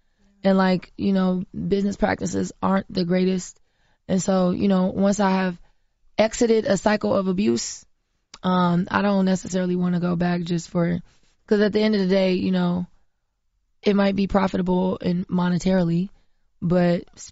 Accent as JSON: {"language": "English", "region": "Florida", "country": "United States", "tie": "born or raised there", "said": "I'm from Florida, from the South, grew up on a farm. I know what that feel like and what that look like."}